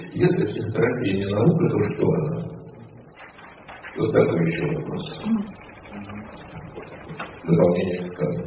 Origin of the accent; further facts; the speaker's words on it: Moscow, Russia; из Москвы.